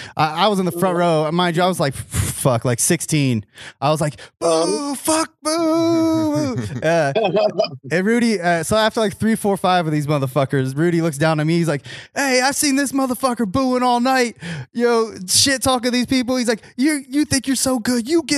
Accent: Columbus, Ohio, United States; Oh yeah, dude, we're from Columbus. We're very well aware of that.

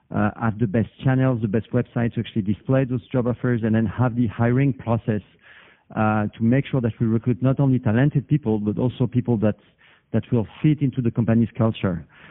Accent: France; English is a second language; moved away as an adult; now in Asia; Well, I'm from France originally. I've been in Asia for now about 15 years.

